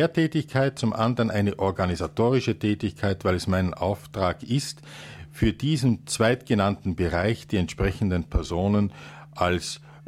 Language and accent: German; Lower Austria, Austria; also born or lived in Vienna / Salzburg; Ich bin ein Österreicher, geboren in Wien, aber in Niederösterreich aufgewachsen, dann aber durch einen Schicksalsschlag der Familie, mein Vater ist sehr früh gestorben, nach Salzburg gekommen